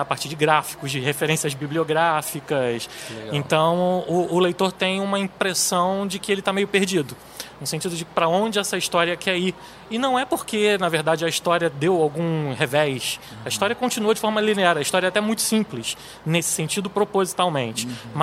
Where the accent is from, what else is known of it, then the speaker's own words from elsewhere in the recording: Niterói, Rio de Janeiro, Brazil; como eu sou de Niterói, né, e gosto muito de relembrar os fatos que marcaram a história da região